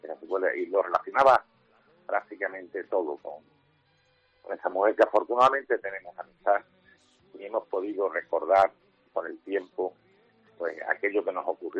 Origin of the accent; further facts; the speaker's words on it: Torre del Mar, Andalusia, Spain; vino a descubrir también la lucha por que mi pueblo, como tú decías, la independencia de Torre del Mar